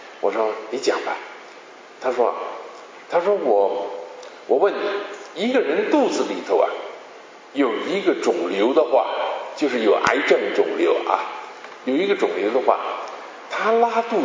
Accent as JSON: {"language": "Chinese", "region": "Beijing", "country": "China", "tie": "born or raised there", "also_born_or_lived": "Tianjin", "said": "因为我在天津出生，就是那么简单啊。所以天津呢，北京附近的一个城，天津不是天律啊。在天津有五年的时候，后来呢我们全家就搬到北京去，那我就上学。所以在北京上学的时候呢，就学了北京话啊。"}